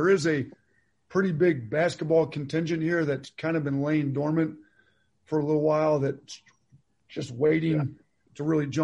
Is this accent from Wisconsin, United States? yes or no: yes; Wisconsin, United States; I grew up in Wisconsin